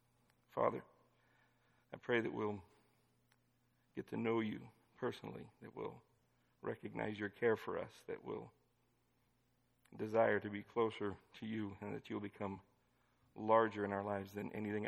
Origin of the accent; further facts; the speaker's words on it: Nevada, United States; Well, I grew up in Nevada. Most of the rivers there you could jump across or ride a motorcycle through.